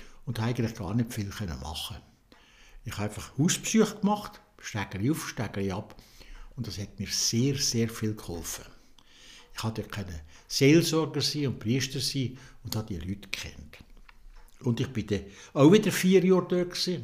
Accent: Dornach, Solothurn, Switzerland; also born or lived in Grellingen; Ich bin hier daheim in einem Elternhaus, das schon mein Grossvater hatte. Und ich bin natürlich gebürtiger Dornacher. Die Mutter ist von Oberdornach und der Vater ist hier aufgewachsen, wo ich jetzt bin.

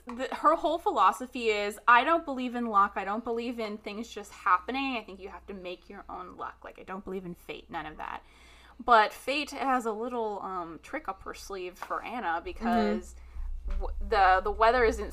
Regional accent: Ireland; Yeah, because I'm Irish.

